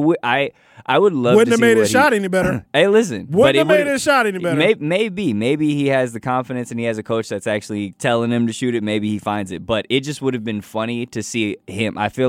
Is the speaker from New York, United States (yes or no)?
no; Waukegan, Illinois, United States; also born or lived in Atlanta; I'm from Chicago. I was born in Lake Forest Hospital. I'm from Waukegan.